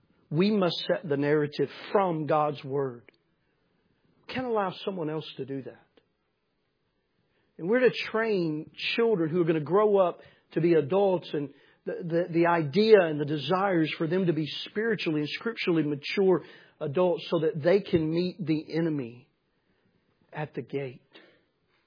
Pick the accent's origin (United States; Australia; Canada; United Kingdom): United States; Manchester, Tennessee; When I was a little boy, when I grew up in Manchester, Tennessee, and until I was about 12 years old, we went to New Union Baptist Church